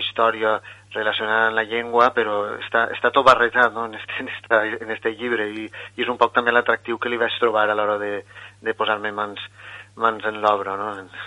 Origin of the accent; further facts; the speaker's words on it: Cocentaina, Valencian Community, Spain; also born or lived in Barcelona / Girona; jo soc de Cocentaina